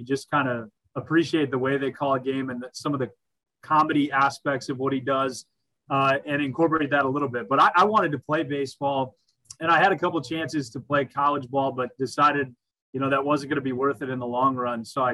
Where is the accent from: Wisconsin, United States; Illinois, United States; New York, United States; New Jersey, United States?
Wisconsin, United States; I'm from Wisconsin. Nobody's vacationing where I'm from.